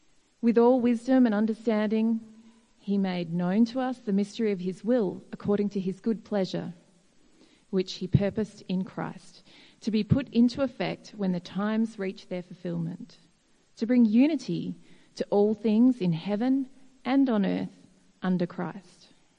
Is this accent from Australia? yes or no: yes; Campbelltown, New South Wales, Australia; I'm from Campbelltown, and it's so wonderful, so encouraging to see us all here together.